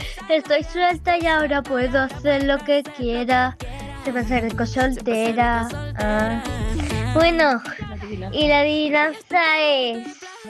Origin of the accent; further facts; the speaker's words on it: Vinaròs, Valencian Community, Spain; de Vinaros.